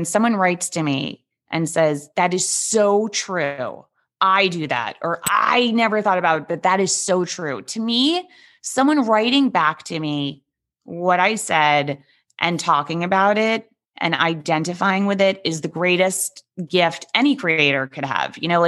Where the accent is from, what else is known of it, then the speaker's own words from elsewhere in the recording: New York, United States; Look, I am a New Yorker. I am a Jewish New Yorker. I have a certain kind of accent and voice and I'm fine with it.